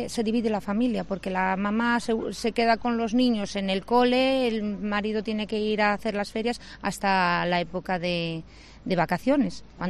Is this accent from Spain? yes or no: yes; León, Castile and León, Spain; yo soy de León, mi marido es de Madrid, lo conocí en Marín